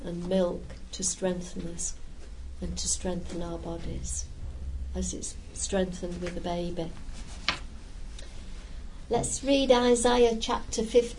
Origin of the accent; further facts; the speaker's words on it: United Kingdom; But, yeah, you know, we're British, aren't we?